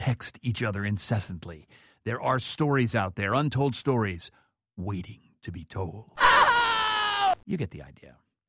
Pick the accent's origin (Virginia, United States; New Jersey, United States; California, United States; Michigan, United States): Michigan, United States; You know, a long time ago, I grew up in Western Michigan.